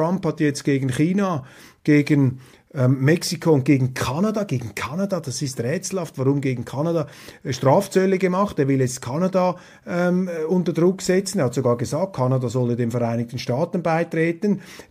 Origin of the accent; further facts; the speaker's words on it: Switzerland; Aber als Schweizer sage ich Ihnen, läuft es mir natürlich auch kalt den Rücken hinunter